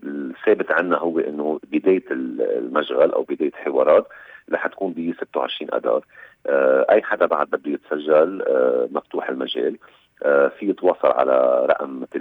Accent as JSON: {"language": "Arabic", "country": "Lebanon", "said": "نحن كلبنانيين نفتخر بشارل مالك"}